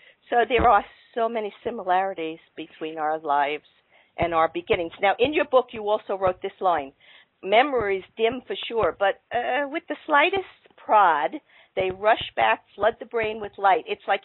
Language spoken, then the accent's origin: English; Sheepshead Bay, New York, United States; Well, I grew up in Sheepshead Bay, as did you.